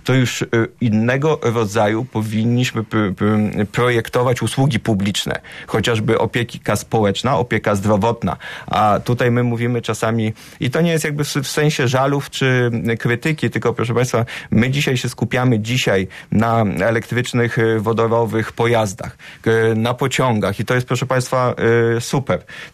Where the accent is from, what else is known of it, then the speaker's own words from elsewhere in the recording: Konkolewnica, Lublin Voivodeship, Poland; born there; Urodziłem się na wsi, gmina Konkolewnica, powiat Radzyński. To jest, dzisiaj jesteśmy północny zachód, a to jest południowy wschód.